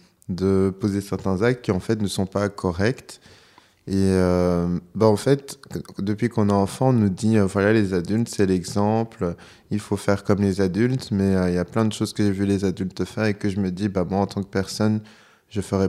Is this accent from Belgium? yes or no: yes; Brussels, Belgium; Moi, j'ai 22 ans et je suis de Bruxelles.